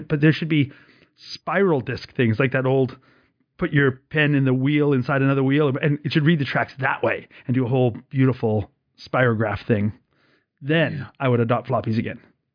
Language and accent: English; Canada; I don't know why I'm saying sorry. I'm a Canadian. Of course I'm saying sorry.